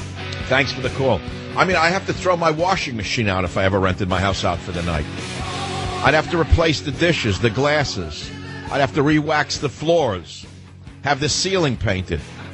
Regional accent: Queens, New York, United States; Nice row houses, thatched houses of the type I grew up in Queens, New York

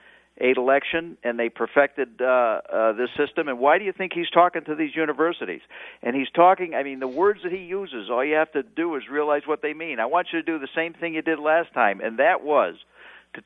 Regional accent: Connecticut, United States; I'm from Connecticut, you know, and we have a...

